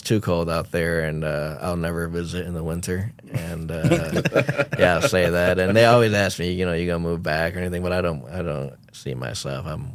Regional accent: Plano, Illinois, United States; now in Tyler, United States; But before that, I grew up in Illinois, grew up in a small town called Plano, Illinois, went to community college out there.

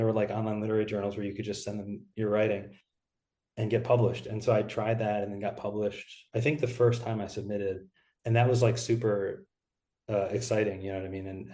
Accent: Ohio, United States; like I grew up in Ohio in like a suburb of Cleveland.

